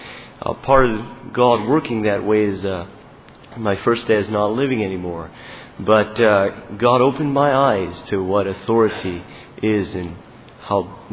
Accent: Tustin, Michigan, United States; I'm from Tustin, Michigan.

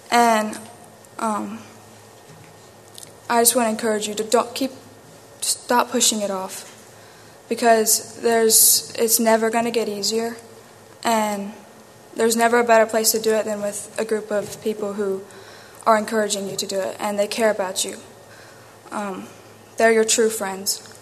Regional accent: Missouri, United States; I am from Missouri.

